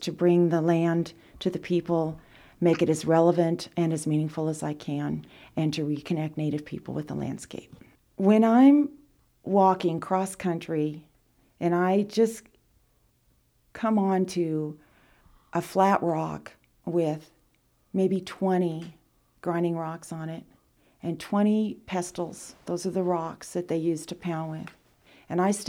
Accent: Sonora, California, United States; I'm from Sonora, Tuolumne County, near Columbia State Historic Park, and I've lived there for most of my life.

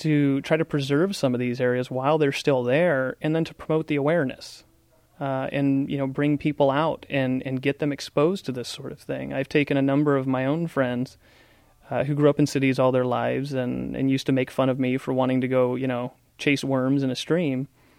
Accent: Sacramento, California, United States; I'm from Sacramento.

